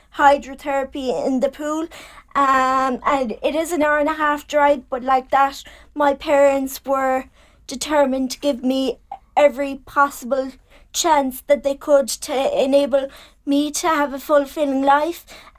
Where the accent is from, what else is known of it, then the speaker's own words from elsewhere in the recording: Portmagee, Munster, Ireland; So I'm from Port Magee, so it's in South Kerry